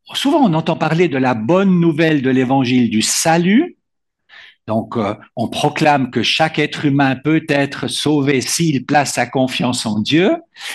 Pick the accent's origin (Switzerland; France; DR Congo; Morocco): Switzerland; je viens de Suisse, j'habite dans la partie francophone de la Suisse, dans une ville qui s'appelle Lausanne.